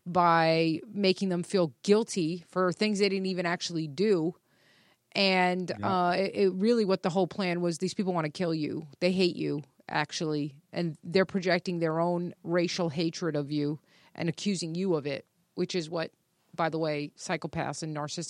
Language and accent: English; New York, United States; I'm a New Yorker, so that's just like drinking water for us, you know?